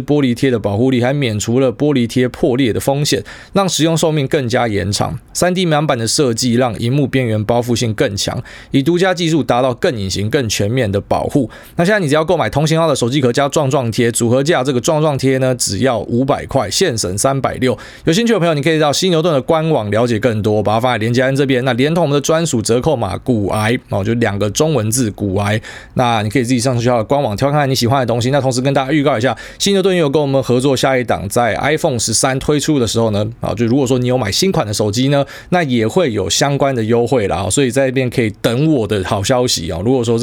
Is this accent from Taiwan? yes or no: yes; Taiwan; 当然我们台湾人比较怕死嘛